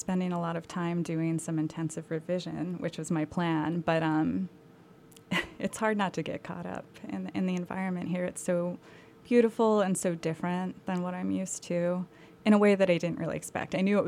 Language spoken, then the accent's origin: English; Rust Belt, United States; I grew up in the Rust Belt